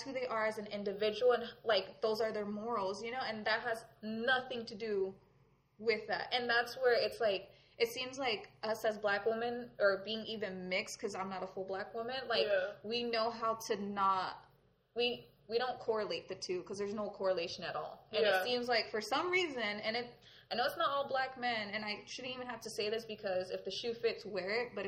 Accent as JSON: {"language": "English", "region": "Arizona", "country": "United States", "tie": "born or raised there", "also_born_or_lived": "Detroit", "said": "Like, just because I grew up here in Arizona, yeah, I'm from Detroit, but I grew up in Arizona. I have a certain accent. I don't have a back Midwestern accent."}